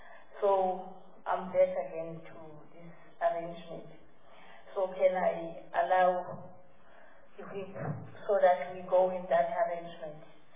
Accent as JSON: {"language": "English", "region": "Eastern Cape", "country": "South Africa", "said": "I am the member of this committee and given the task of being the chair. I come from the Eastern Cape."}